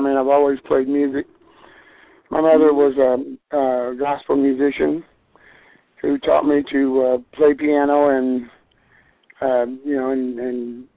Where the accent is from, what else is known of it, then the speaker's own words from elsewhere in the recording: Louisiana, United States; I come from the Bayou